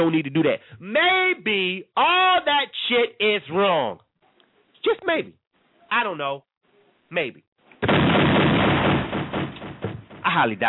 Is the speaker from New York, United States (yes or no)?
no; Panama City, Florida, United States; because I'm from Panama City, y'all.